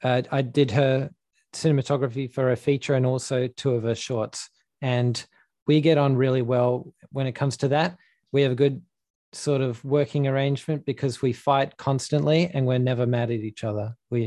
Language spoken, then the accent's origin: English; Western Australia, Australia; it's very personal in the sense that it's my home state. It's the land that I grew up around and that I've explored